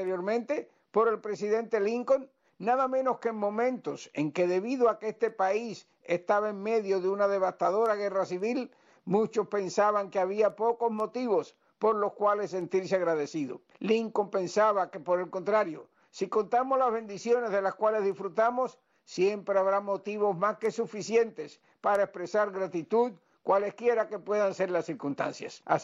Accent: Cuba; siendo cubano como lo soy

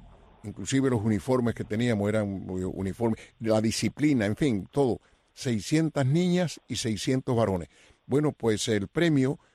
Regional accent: Cuba; moved away as an adult; now in United States; yo salí de Cuba a principios de 1961, después que fracasó la invasión de Bahía de Cochinos con la Brigada 2506. Yo estaba en Cuba y salí de Cuba el 15

